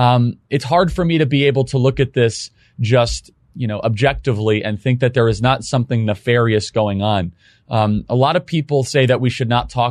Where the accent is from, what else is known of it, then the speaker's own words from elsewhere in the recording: Illinois, United States; So I'm from the Midwest. I grew up in Northern Illinois